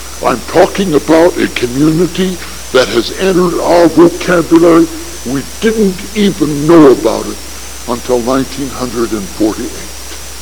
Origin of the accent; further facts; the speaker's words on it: Nebraska, United States; And where I grew up in Nebraska, we knew that the original copy of the Bible was someplace near Jerusalem.